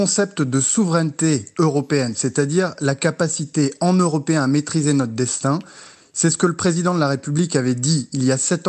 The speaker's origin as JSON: {"language": "French", "country": "France", "said": "nous sommes français, nous sommes européens"}